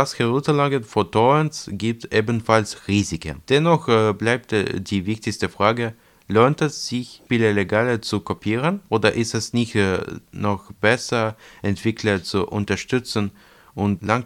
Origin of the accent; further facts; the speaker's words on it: Ukraine; Als Beispiel nehme ich mein Heimatland, die Ukraine.